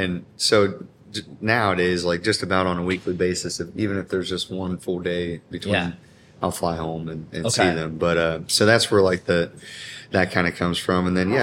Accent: Morgantown, West Virginia, United States; I'm born and raised in Morgantown, West Virginia, and West Virginia University is our school.

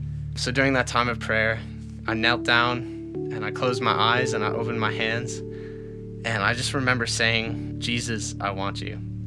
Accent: Charlottetown, Prince Edward Island, Canada; I'm 19 years old. I come from Charlottetown, Prince Edward Island, Canada. And this is the story of how I've come to my faith. So I grew up in a large Catholic family.

